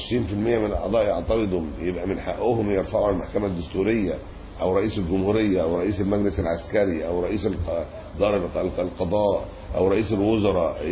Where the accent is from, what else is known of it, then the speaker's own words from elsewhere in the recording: Egypt; لكن إحنا عندنا في مصر ما هيش عادة، بحيث أنها تبقى أنا لما بروح مطروح لازم أعيب قوي